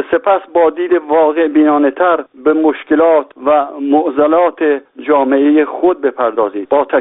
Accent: Iran; also born or lived in Europe; به عنوان یک ایرانی که 30 سال در اروپا زندگی کردم

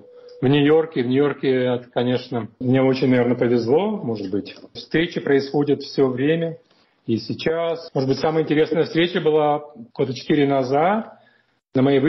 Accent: Moldova; now in United States; если я говорю, что я из Молдавии, раньше люди думали, что это какие-то там острова мальдивские

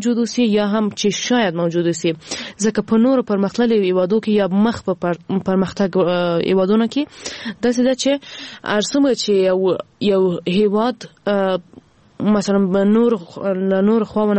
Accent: Ghazni, Afghanistan; ما په خپل ولایت کې چې زه هم د غزنی یمه

